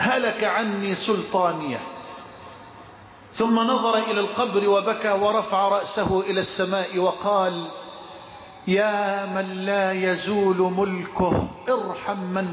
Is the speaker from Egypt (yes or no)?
yes; Egypt; واحفظ بلدنا مصر